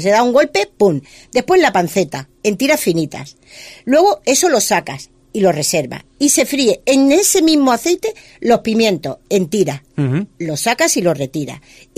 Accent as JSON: {"language": "Spanish", "town": "Granada", "region": "Andalusia", "country": "Spain", "said": "yo soy granaína y he querido empezar haciendo un homenaje a mi tierra."}